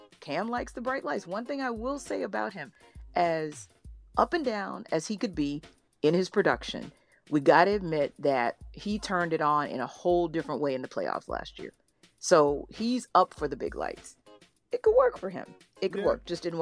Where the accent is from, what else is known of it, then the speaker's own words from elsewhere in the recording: Louisiana, United States; even though I'm from the South, right, from Louisiana.